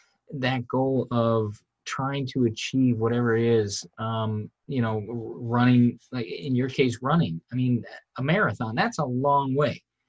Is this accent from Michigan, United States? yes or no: yes; Michigan, United States; I was raised in Michigan, so we would go up north